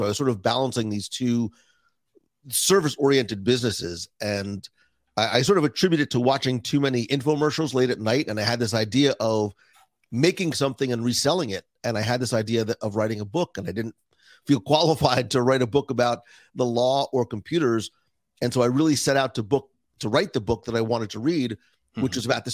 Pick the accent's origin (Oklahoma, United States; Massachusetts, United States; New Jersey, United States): New Jersey, United States; So my first, air quote, Disney memory is somewhat blurred because I grew up in New Jersey.